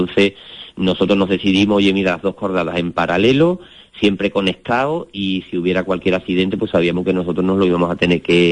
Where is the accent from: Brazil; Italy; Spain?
Spain; Seville, Andalusia; now in Málaga, Spain; somos los 4 somos de Sevilla, aunque yo ahora mismo no vivo en Sevilla, vivo en Málaga